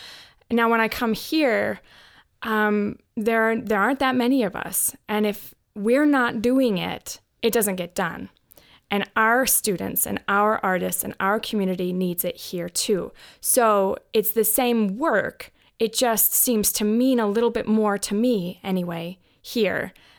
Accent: Midwest, United States; now in Orange City, United States; I grew up in the Midwest. I've lived in a lot of places. I've lived in the Quad Cities, the Twin Cities, the Windy City, and now Orange City.

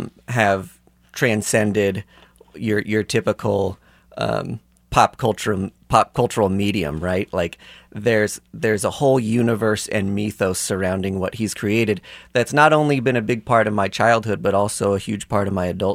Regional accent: Kansas City, Missouri, United States; I found out that Stan Lee was coming to my hometown of Kansas City.

